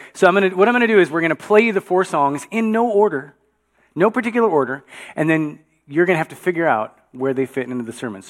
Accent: Chicago, Illinois, United States; Many of you know I'm from Chicago. I spent 20 years of my life just living outside the city

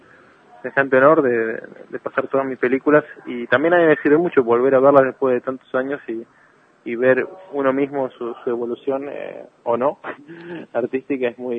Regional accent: Argentina; soy judío argentino y de profesión cineasta

